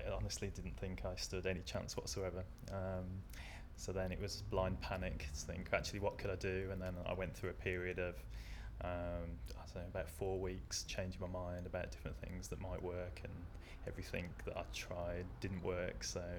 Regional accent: Wolverhampton, West Midlands, United Kingdom; I'm 39 and I'm from Wolverhampton.

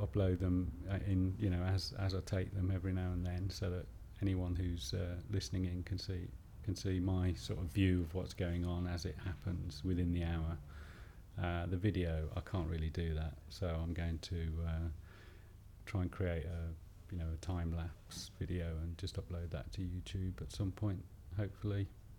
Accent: Birmingham, West Midlands, United Kingdom; I'm age 50 and I'm from Birmingham.

